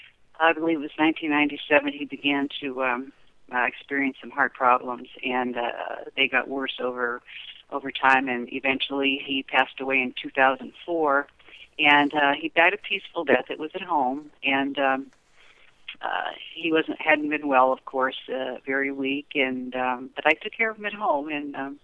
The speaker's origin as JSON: {"language": "English", "country": "Italy", "tie": "born or raised there", "said": "Growing up in Italy, you just become used to that."}